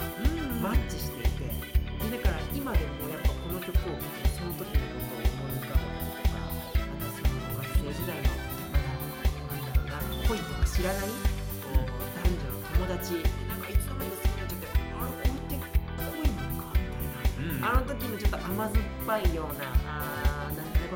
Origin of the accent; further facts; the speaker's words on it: Kanagawa, Japan; そうですそうです、ね、神奈川のもう、ね、山の山の山のところでございまして